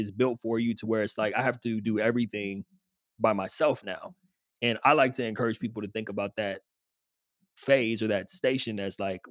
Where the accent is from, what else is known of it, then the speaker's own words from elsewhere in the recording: West Coast, United States; growing up on the West Coast